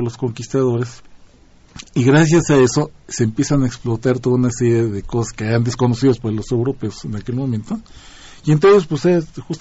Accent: Mexico; como buen mexicano, no puedo negar mi afición por el gusto por el tequila

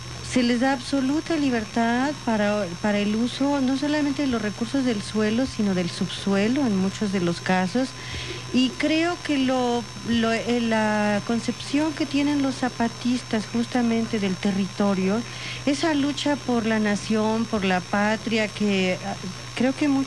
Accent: Mexico; nuestra posibilidad de seguir existiendo como mexicanos. Y también como indígenas, pero como mexicanos primero que nada.

